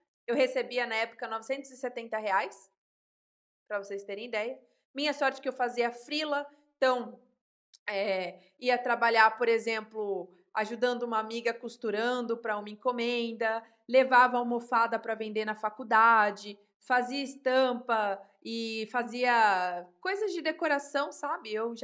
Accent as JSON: {"language": "Portuguese", "town": "Peruíbe", "region": "São Paulo", "country": "Brazil", "tie": "born there", "said": "Porque eu sou caiçara, tá? Eu nasci em Peruíbe, talvez você nem conheça essa cidade, tá bom? Então, assim, eu nasci numa cidade muito pequena. Eu nasci numa cidade onde as pessoas nascem e morrem nessa cidade."}